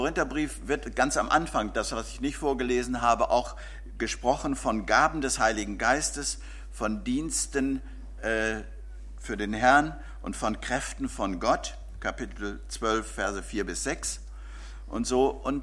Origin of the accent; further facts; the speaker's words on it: Bielefeld, North Rhine-Westphalia, Germany; So, ich komme auch aus Bielefeld.